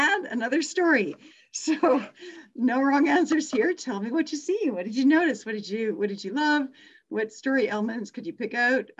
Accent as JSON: {"language": "English", "country": "Canada", "said": "saying this as a I'm Canadian too, right?"}